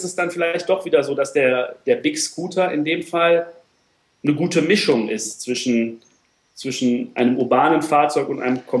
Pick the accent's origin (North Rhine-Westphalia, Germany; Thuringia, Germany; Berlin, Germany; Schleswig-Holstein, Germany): North Rhine-Westphalia, Germany; Troisdorf; ich komme aus Troisdorf. Das ist bei, ja, eher ist es bei Bonn als bei Köln. Es liegt genau zwischen Köln und Bonn. Bisschen näher an Bonn.